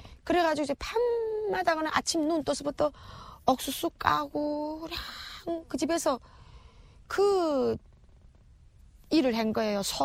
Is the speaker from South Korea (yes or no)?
no; North Korea; 아줌마 북한에서 왔지. 가슴이 철렁하는 거예요. 막 거기 외지에서 나를 북한 사람인 거 알아보는 게